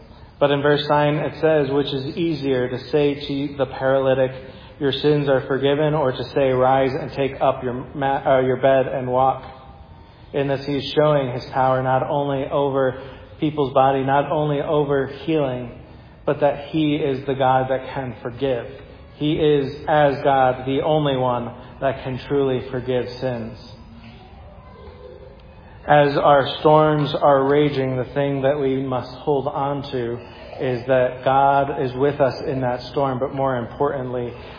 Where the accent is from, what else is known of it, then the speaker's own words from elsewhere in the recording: Connecticut, United States; I grew up in Connecticut.